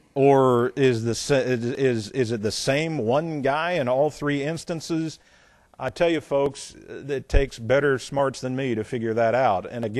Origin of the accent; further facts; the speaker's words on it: Indiana, United States; And I know as growing up in Indiana, the Indiana had a motto.